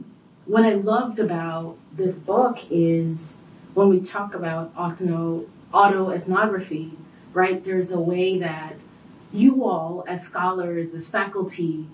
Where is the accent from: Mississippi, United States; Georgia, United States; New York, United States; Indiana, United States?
New York, United States; Thank you so much for this incredible conversation. I'm born and raised in New York.